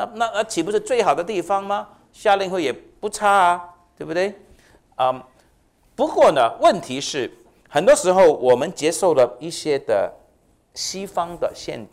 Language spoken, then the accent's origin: Chinese; Hong Kong; born there; 我是香港出生的，那香港的广东人呢